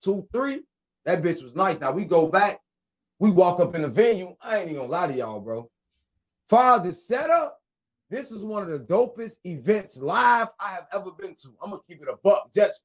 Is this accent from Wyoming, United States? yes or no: no; Chicago, Illinois, United States; Where you from? I'm like, I'm from Chicago.